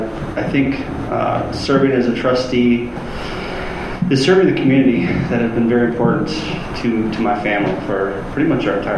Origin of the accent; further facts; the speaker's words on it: Eagle, Wisconsin, United States; I live in the Fairwind subdivision here in Mequonago. Spent most of my life in the Mequonago area. I grew up in Eagle. I've lived in the village for close to 10 years and in the town of Mequonago for another 12.